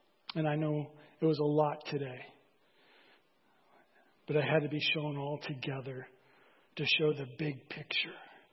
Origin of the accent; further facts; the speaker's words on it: United States; I'm an American, I'm a proud American, I'm a patriot, and I love my country